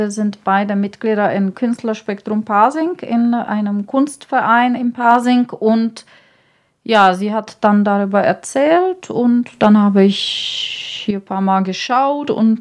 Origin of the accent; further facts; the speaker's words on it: Czechia; German is a second language; moved away as an adult; now in Germany; Ja, also ich komme aus Tschechien. Dort habe ich an der Grafikschule studiert. Und bin seit 28 Jahren ungefähr in Deutschland.